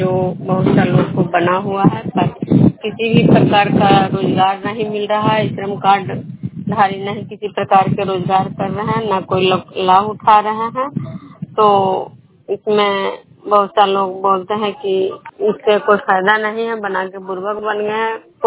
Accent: Vishnupur, Bihar, India; मैं बिष्णुपुर ग्राम खुजरा पंचायत नालंदा जिला नवनसा प्रखंड के निवासी हूँ।

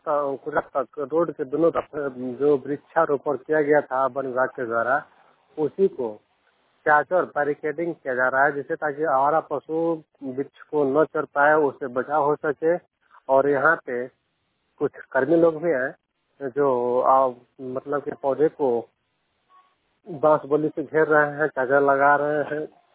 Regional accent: Bhabua, Bihar, India; मैं भगवा प्रखंड जिला कैमूर का निवासी हूँ।

